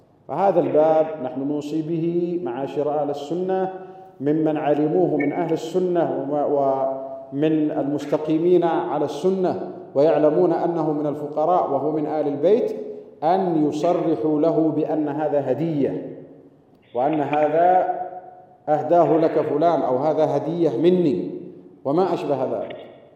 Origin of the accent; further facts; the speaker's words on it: Yemen; كما يقال عندنا في اليمن